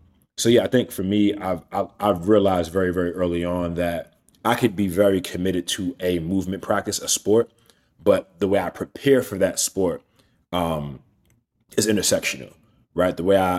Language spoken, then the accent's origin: English; Coney Island, New York, United States; Mind you, as a kid, you know, growing up in Coney Island, I probably never saw north of Harlem.